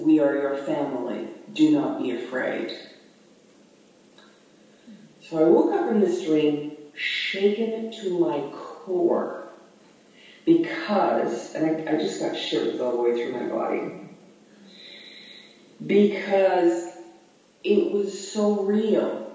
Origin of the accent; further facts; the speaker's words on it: British Columbia, Canada; we drove all the way up to my hometown in northern British Columbia.